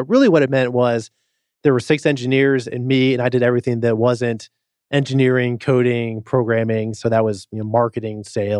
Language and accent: English; South Carolina, United States; moved away as an adult; now in Atlanta, United States; I grew up in South Carolina, went to Clemson, graduated there, caught the startup bug, and then moved to Atlanta